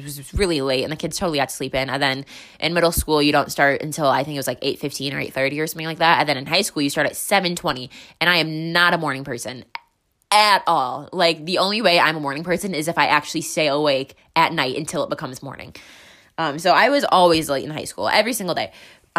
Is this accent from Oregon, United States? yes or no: no; Wisconsin, United States; I grew up in Wisconsin, went to high school in Wisconsin. So it was, the winters were super snowy, really icy, whatever.